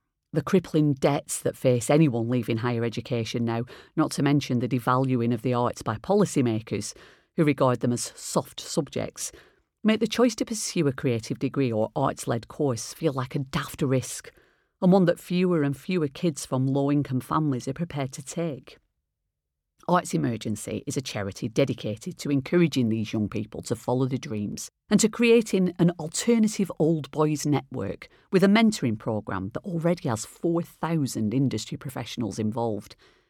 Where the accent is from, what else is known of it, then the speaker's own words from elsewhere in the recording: Accrington, North West England, United Kingdom; I grew up in Accrington, a small industrial town in northwest England, not unlike Ashton-under-Lyne, except even further from the bright lights of Manchester.